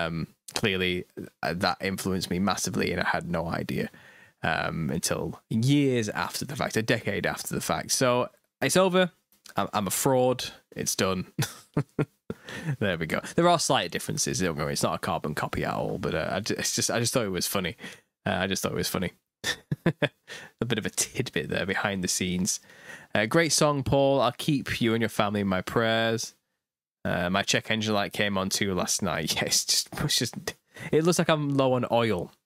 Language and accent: English; North West England, United Kingdom; accent: Lancashire; I have a Lancashire accent now.